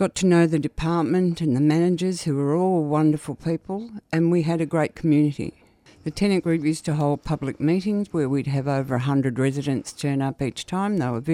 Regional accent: Ballarat, Victoria, Australia; moved away as an adult; now in Richmond, Australia; where I was born and raised, and I decided to move.

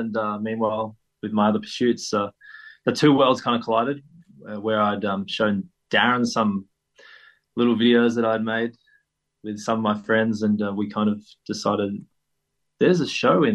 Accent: Bendigo, Victoria, Australia; now in Melbourne, Australia; I was working at a supermarket after coming to Melbourne from growing up in Bendigo

